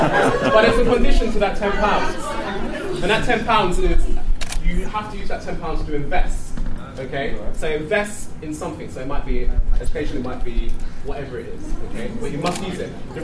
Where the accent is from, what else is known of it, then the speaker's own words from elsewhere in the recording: London, United Kingdom; I'm born and bred in London, East London to be precise.